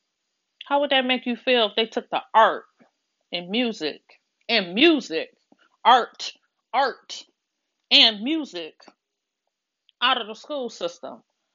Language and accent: English; Detroit, Michigan, United States; because I was raised in Southwest Detroit, and I remember when the shift, I could feel it.